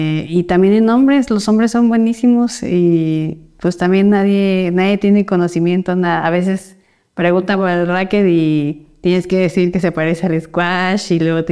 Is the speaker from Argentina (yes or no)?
no; Mexico; soy mexicana y orgullosamente.